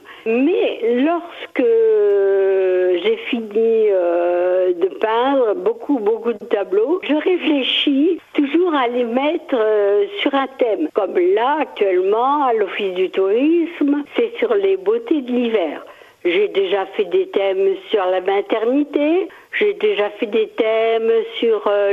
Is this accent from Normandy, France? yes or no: yes; Normandy, France; now in La Chapelle-du-Bois, France; Je viens du Perche, j'ai habité pendant une quarantaine d'années du côté de Selonge-Bretoncelles, et puis je viens d'arriver présent de santé dans une nouvelle maison à la Chapelle du Bois, une maison de plein pied qui correspond à mes capacités physiques.